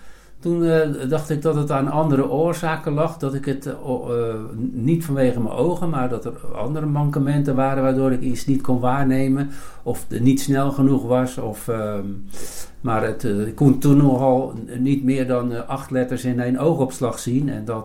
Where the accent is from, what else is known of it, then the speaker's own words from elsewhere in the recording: De Zilk, South Holland, Netherlands; also born or lived in Leiden; Ik ben geboren in Leiden. Ik ben dus eigenlijk van oorsprong een Leidenaar. Maar wat dat betreft heeft het maar 2 dagen geduurd. Want ik woonde toen in de Zilk tot mijn 17e. En toen ben ik later naar Lisse verhuisd. En nu uiteindelijk in Noordwijkerhout terechtgekomen.